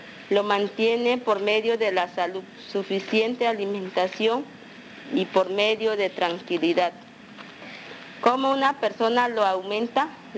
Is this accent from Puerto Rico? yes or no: no; Mocagua, Amazonas, Colombia; Soy de Mocagua.